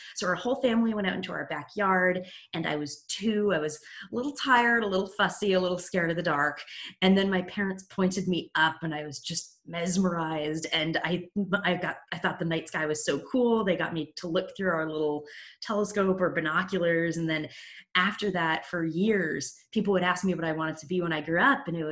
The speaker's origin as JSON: {"language": "English", "region": "Massachusetts", "country": "United States", "tie": "born or raised there", "said": "I grew up in southern Massachusetts, so about an hour south of Boston."}